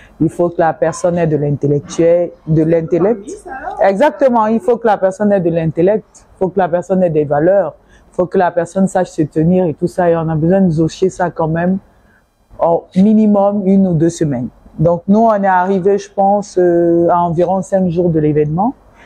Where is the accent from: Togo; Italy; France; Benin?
Togo; moved away as an adult; Donc, je suis partie du Togo.